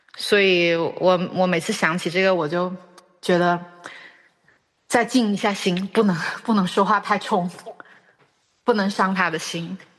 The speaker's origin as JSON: {"language": "Chinese", "country": "China", "said": "因为我中国人的思维就是我付了钱"}